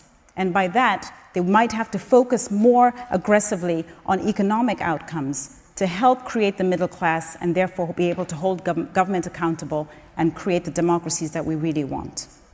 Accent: Zambia; I was born and raised in Zambia in 1969.

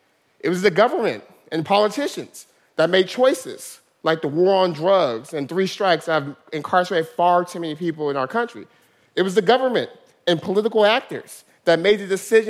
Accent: Stockton, California, United States; Stockton's my hometown, a city of 320,000 people, but historically it's been a place people run from rather than come back to.

